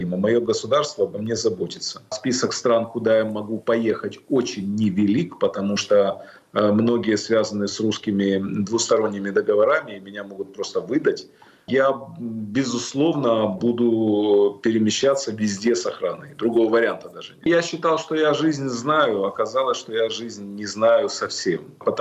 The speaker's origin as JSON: {"language": "Russian", "region": "Kyiv", "country": "Ukraine", "tie": "born or raised there", "said": "Я родился в Киеве, в Украине, я всю жизнь там прожил."}